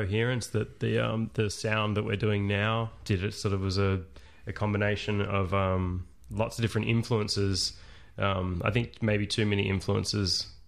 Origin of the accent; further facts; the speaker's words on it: Warrandyte, Victoria, Australia; not too dissimilar to sort of just around where we grew up in Warrandyte.